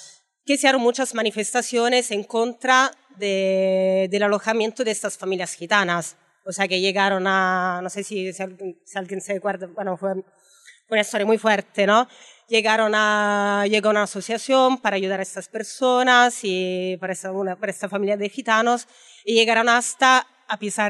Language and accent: Spanish; Rome, Lazio, Italy; Spanish is a second language; now in Spain; yo soy italiana, creo que se note bastante mi acento, y soy de Roma